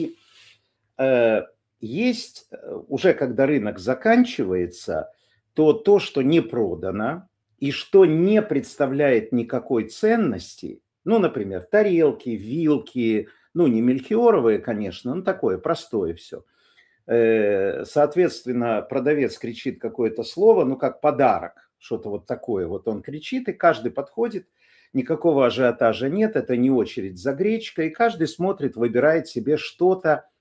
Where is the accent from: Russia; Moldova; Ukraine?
Ukraine; я как человек из Украины, в первую очередь я вам рассказываю, чем живет Украина